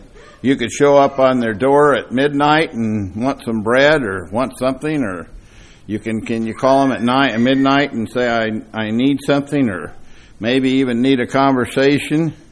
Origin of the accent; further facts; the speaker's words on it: Denver, Colorado, United States; also born or lived in Kansas; I grew up in Denver. I don't know if people know. I was born in Kansas, raised in Denver.